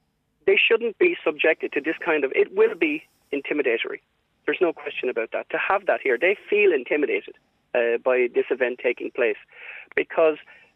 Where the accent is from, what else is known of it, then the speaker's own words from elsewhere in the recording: Wexford, Leinster, Ireland; I'm originally from Wexford